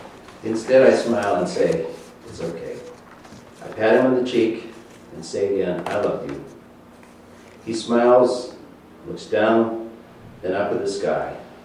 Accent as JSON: {"language": "English", "region": "Midwest", "country": "United States", "said": "Because I was from the Midwest."}